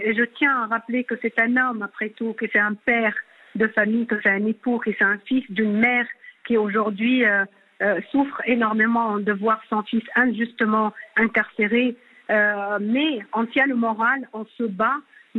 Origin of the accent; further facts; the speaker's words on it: Tunisia; Moi, je suis tunisienne.